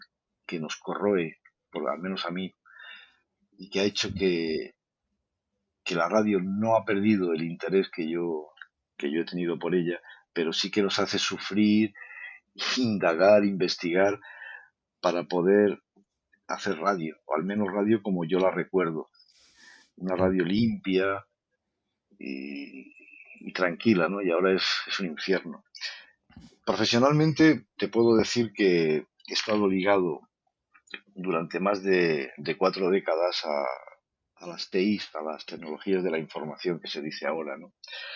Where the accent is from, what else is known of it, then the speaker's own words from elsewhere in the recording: Barcelona, Catalonia, Spain; also born or lived in Almería; Nací en Almería allá por los años 60, pero prácticamente toda mi vida se ha desarrollado en Barcelona, incluso la profesional. Ha habido escapadas a otras provincias y tal, pero vamos, básicamente aquí. Vivo como muchos de los radioaficionados en esta urbe